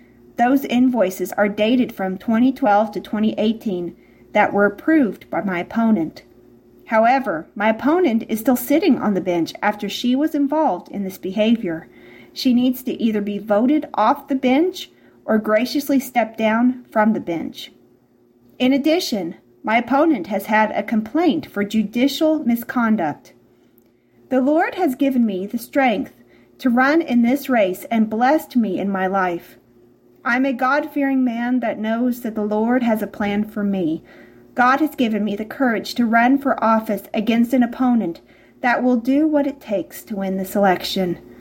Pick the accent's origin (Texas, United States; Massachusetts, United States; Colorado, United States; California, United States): Texas, United States; I was born and raised in West Texas. I went to Texas Tech for my undergraduate and law school.